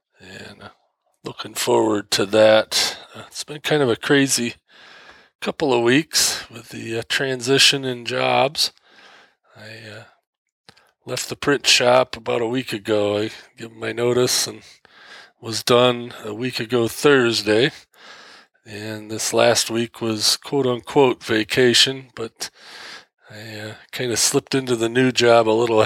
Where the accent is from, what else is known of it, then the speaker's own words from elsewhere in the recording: Michigan, United States; Interesting that the first conference I go to as a full-time employee is right here in my home state.